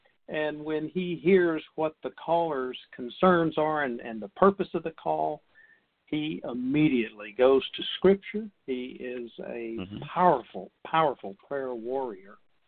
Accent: Houston, Texas, United States; But I am born and raised in Houston, Texas, where I think the mean temperature year-round is about 110, right?

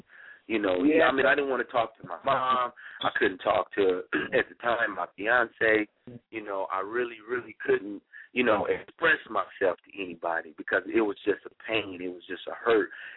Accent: Flint, Michigan, United States; born and raised in Flint, Michigan, just a knucklehead, you know, dropped out of school, selling drugs, the whole nine.

